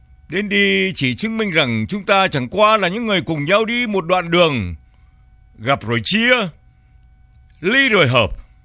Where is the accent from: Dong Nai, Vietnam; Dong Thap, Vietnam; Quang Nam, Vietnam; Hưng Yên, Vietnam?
Dong Nai, Vietnam; Bien Hoa; ở quê tôi, quê Biên Hòa tôi